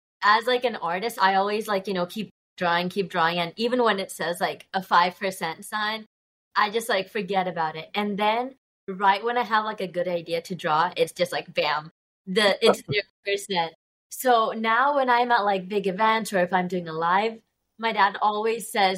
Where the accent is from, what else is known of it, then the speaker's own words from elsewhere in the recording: Kerala, India; growing up in India, I cherish both like the Kochi and Palakkad, you know, backgrounds, because my mom was from Kochi, dad was from Palakkad.